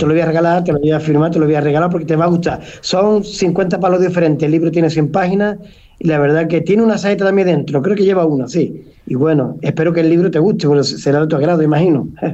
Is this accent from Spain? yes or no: yes; San Roque, Andalusia, Spain; En mi pueblo de San Roque, la Semana Santa es de interés turístico nacional de Andalucía.